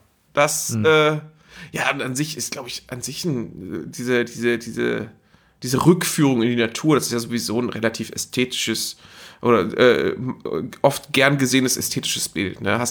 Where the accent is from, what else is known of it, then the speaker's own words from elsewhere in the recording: Geesthacht, Schleswig-Holstein, Germany; Ich selber, also in Geesthacht, wo ich herkomme, ne